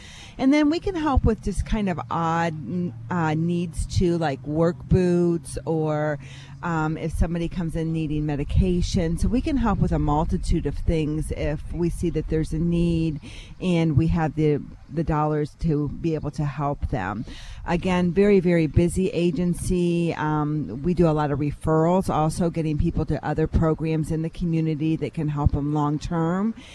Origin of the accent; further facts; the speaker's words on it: Findlay, Ohio, United States; I am from Findlay.